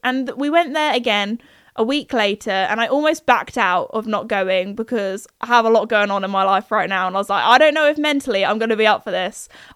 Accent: United Kingdom; I feel like whenever anybody British tells a story and they do a voice for someone, we just always do an American accent, like it's a thing.

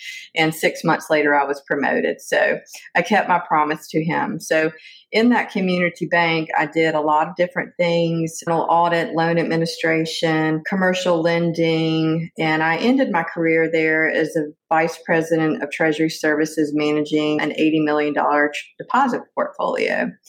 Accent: the South, United States; accent: Southern; So I'm in the United States, which you can probably tell with my Southern accent.

